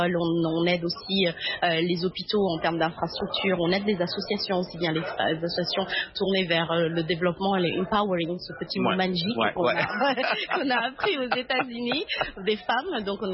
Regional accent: Djibouti; et je viens de Djibouti.

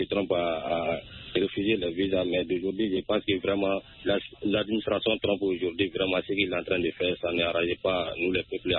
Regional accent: Sounikeni, Mali; Je vous appelle depuis dans mon village natal à Sounikeni.

